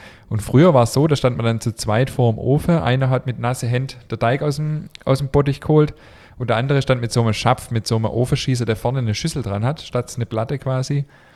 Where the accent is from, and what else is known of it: Baden-Württemberg, Germany